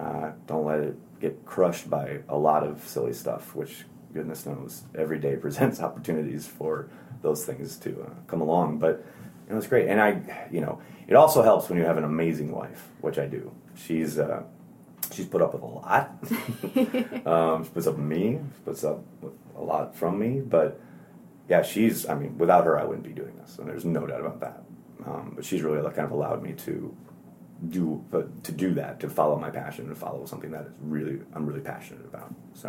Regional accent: Wisconsin, United States; I'm from Wisconsin. I like beer. I like burgers.

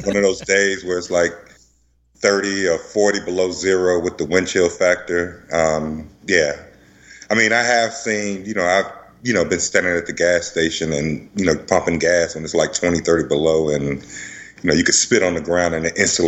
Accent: Chicago, Illinois, United States; I was born in Chicago.

